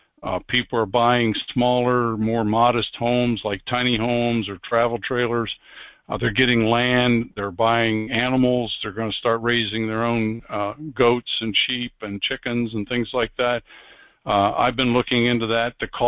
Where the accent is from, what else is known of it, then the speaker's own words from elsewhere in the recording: Pennsylvania, United States; accent: Pennsylvania Dutch; when I spoke with the Pennsylvania Dutch accent, the Amish accent that I grew up with in Pennsylvania, when I went to the high school in New Jersey